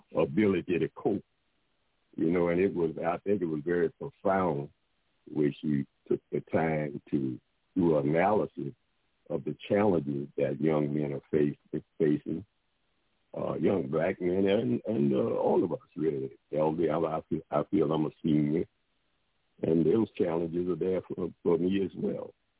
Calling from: Melbourne, Florida, United States; Yes, I'm calling from Melbourne, Florida.

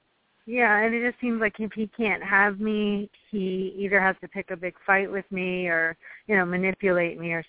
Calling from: Maryland, United States; Maryland.

